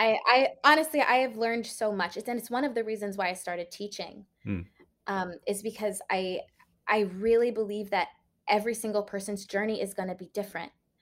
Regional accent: Washington, District of Columbia, United States; I grew up in Washington, D.C.

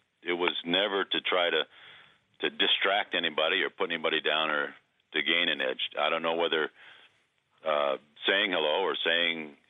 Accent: New England, United States; I grew up in New England as basically a Red Sox fan

